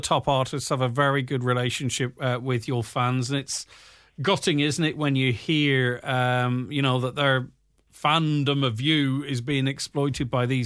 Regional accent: Ireland; born there; I was born in Ireland and paid tax all my life

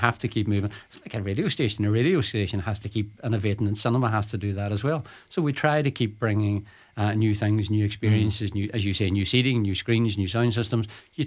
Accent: Derry, Northern Ireland, United Kingdom; I my first job in cinema was in Derry, in my hometown, and it was Star Wars.

